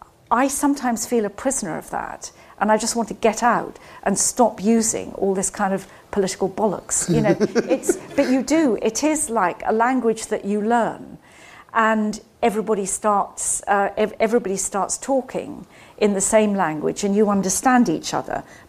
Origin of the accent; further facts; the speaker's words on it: Scotland, United Kingdom; I grew up in Scotland.